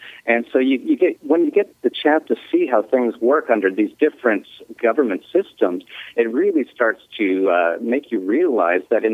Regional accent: Canada; moved away; I'm originally from Canada, so I'd moved out of Canada.

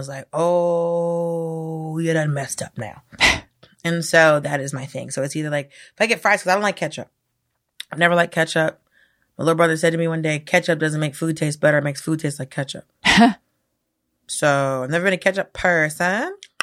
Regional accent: the South, United States; I mean, I didn't grow up with casseroles, but I'm from the South, so I don't know.

